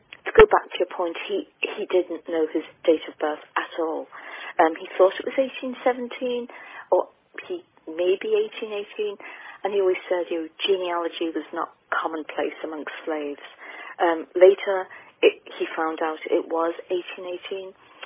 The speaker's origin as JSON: {"language": "English", "country": "Ireland", "said": "So we as Irish people would know Daniel O'Connell as the liberator"}